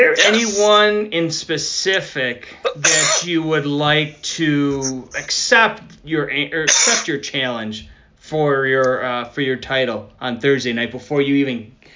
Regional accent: Buffalo, New York, United States; It was ECW when I, growing up outside of Buffalo, I actually, my parents wouldn't let me watch ECW

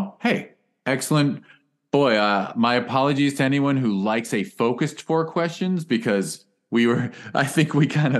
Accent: California, United States; growing up in California and living in multi-ethnic communities

